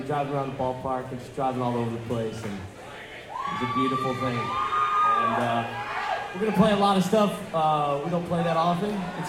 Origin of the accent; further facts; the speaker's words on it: Chicago, Illinois, United States; I grew up in Chicago.